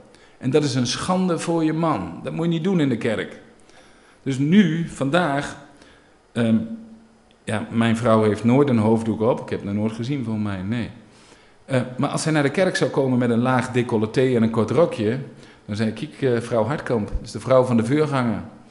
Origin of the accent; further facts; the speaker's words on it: Gelderland, Netherlands; wij komen van de Veluwe. Je hebt een Veluwse bril. Wij zijn uit 2018, we zijn ook nog protestants-christelijk. We hebben een eigen achtergrond, we komen ergens vandaan.